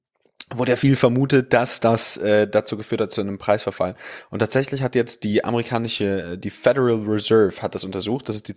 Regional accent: Germany

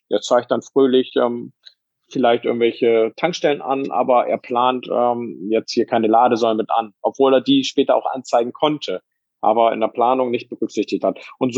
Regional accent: Bremen, Germany; Also ich komme ja auch ursprünglich aus Bremen

